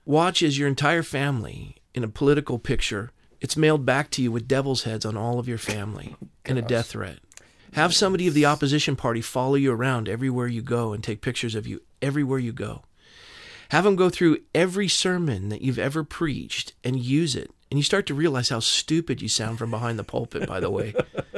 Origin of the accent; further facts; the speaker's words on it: Coronado, California, United States; I was born and raised in Coronado.